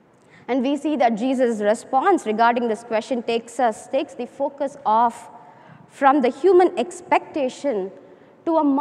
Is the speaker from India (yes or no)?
yes; India; And as you might know, I'm from India. And in India, mostly people prefer to eat with hands, eat using fingers.